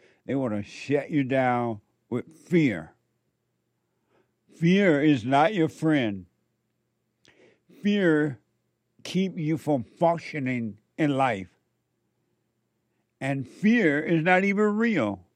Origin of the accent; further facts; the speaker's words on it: United States; And growing up in America, it didn't cross my mind or anyone else's mind